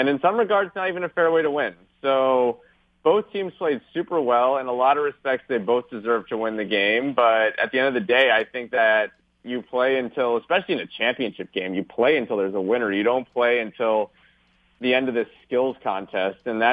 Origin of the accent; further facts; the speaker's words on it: United States; I lived in Canada for a year and I loved it, and I'm from the United States